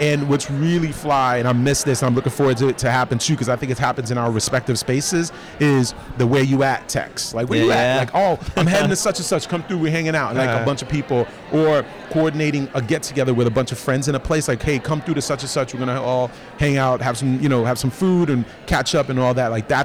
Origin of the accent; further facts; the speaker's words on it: New York City, New York, United States; I think I'm biased as a New Yorker. I think New York has the best pizza.